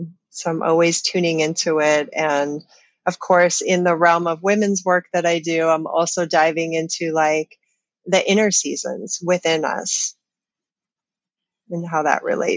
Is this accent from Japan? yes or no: no; Canada; now in Hawaii, United States; I grew up in a seasonal place. I grew up in Canada. So I have that embedded in me. Like I feel the seasons deeply.